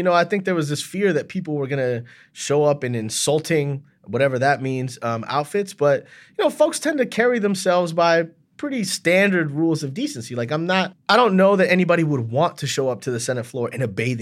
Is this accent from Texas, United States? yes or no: no; Miami, Florida, United States; So I grew up in Miami formatively, and I did have some teachers of color.